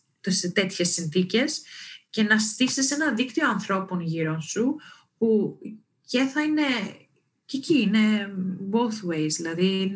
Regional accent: Greece; ειδικά εμείς, σαν Έλληνες που είμαστε στο ελληνικό startup οικοσύστημα

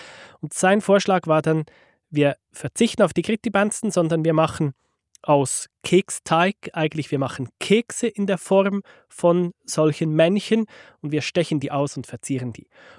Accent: Switzerland; weil bei uns in der Schweiz gehört das ja dazu

